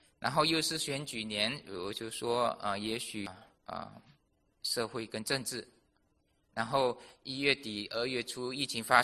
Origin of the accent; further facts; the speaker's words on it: Malaysia; 我不是台湾人，我也不是香港人，我也不是中国大陆的，我是马来西亚的，那我又是美国的公民